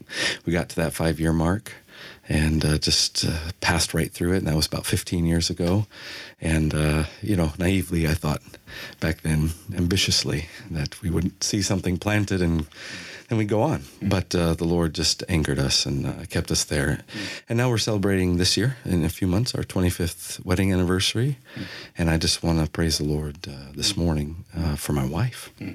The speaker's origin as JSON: {"language": "English", "country": "United States", "tie": "born or raised there", "lives_now": "Italy", "said": "Yes, obviously grew up in the States."}